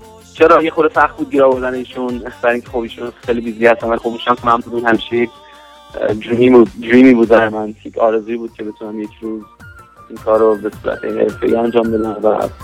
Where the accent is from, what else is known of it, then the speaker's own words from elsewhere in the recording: Sweden; also born or lived in Tehran, Iran; متولد سال 1356 در ماه اردیبهشت در تهران متولد شدم، که میشه همون 1977 میلادی در ماه می، و در اروپا در سوئد به قول معروف گراف کردم، اونجا بزرگ شدم.